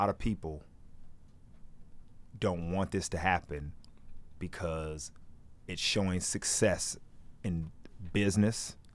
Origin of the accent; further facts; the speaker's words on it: United States; Like, being American and just being around sports my whole life, right? I take that for granted.